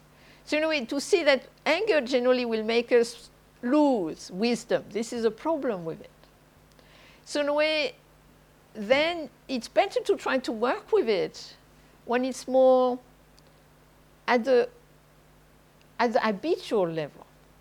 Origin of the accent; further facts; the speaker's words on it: the South, France; English is a second language; I am French from the South, so it comes more naturally to me.